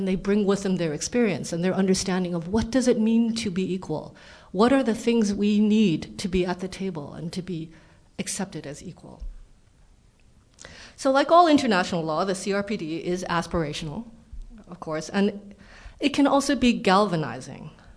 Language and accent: English; Canada; As mentioned, I'm from Canada. I got my law degree from Canada.